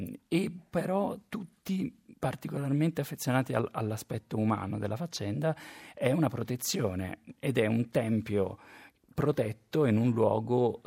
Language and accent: Italian; Naples, Campania, Italy; Io sono napoletano e sono...